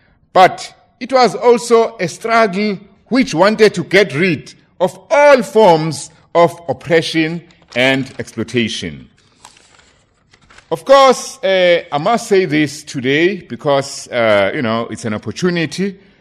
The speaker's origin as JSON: {"language": "English", "country": "South Africa", "said": "So I come from South Africa, a country whose working class, you know, like the one in Nigeria, is one of the most politically developed"}